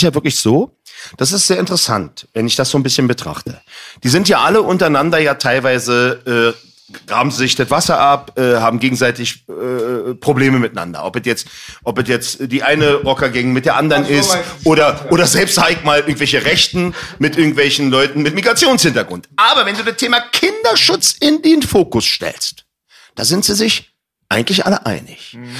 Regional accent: Berlin, Germany; Ich bin in Neukölln groß geworden.

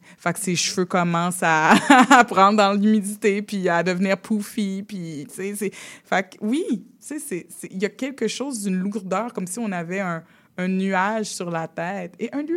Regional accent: Mascouche, Quebec, Canada; Comme par exemple, moi, j'ai grandi à Mascouche en tant qu'enfant, là.

